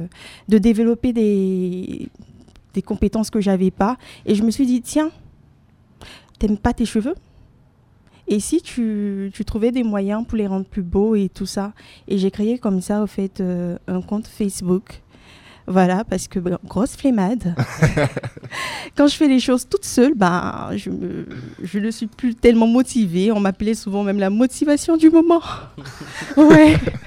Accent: Côte d’Ivoire; moved away; depuis mon pays natal, parce que pour rappel, je suis originaire de la Côte d'Ivoire.

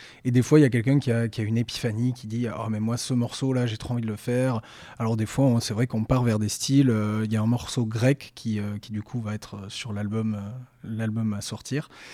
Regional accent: Bordeaux, Nouvelle-Aquitaine, France; parce que déjà on est de Bordeaux, on a créé le groupe en tant qu'étudiant

